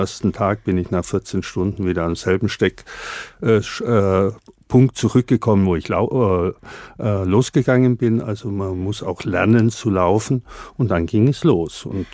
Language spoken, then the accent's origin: German; Bavaria, Germany; Ich bin im Allgäu aufgewachsen